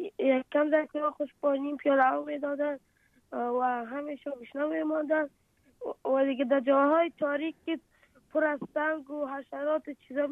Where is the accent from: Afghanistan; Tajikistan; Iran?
Afghanistan; آرزو دارم که بخیر کلام کشدم افغانستان و وطن خودم را بسانم.